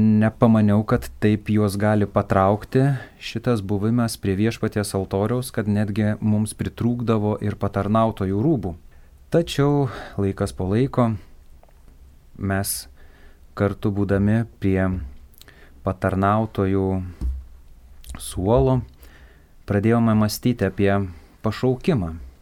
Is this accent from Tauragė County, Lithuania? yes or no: yes; Pašaltonis, Tauragė County, Lithuania; Na, aš esu kilęs iš Žemaitijos, augęs netoli Eržvilko, Skaudvilės, Batakių, Kryžkalnio, čia visos aplinkinės mano gyvenimo vietos. Augau Pašaltonio kaime, švenčiausios mergelės Marijos, ėmimo į dangų parapijoje